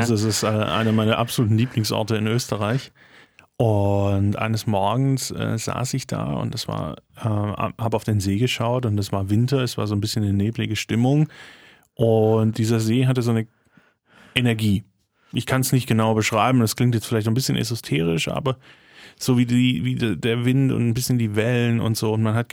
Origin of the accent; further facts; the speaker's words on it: Stuttgart, Baden-Württemberg, Germany; aus meiner Stuttgarter Zeit, aus der Gegend, wo ich aufgewachsen bin.